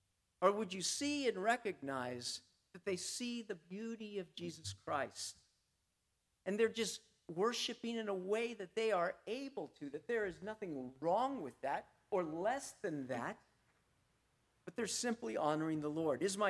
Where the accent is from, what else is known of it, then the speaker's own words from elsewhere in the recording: Texas, United States; I'm Hispanic. … in case you didn't get that. I grew up in Texas, that has a strong Hispanic culture, and yet I've grown up in a white, upper middle class culture.